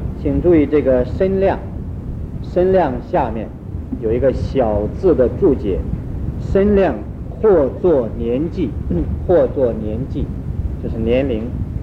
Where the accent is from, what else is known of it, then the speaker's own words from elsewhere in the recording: China; 这四方面的长进，我用我们中国人所容易了解的话来说，叫四育并进